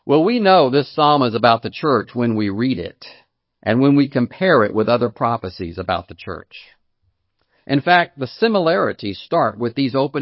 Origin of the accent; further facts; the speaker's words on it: Fort Worth, Texas, United States; born there; also born or lived in Houston, United States; First, I was born in Fort Worth, Texas.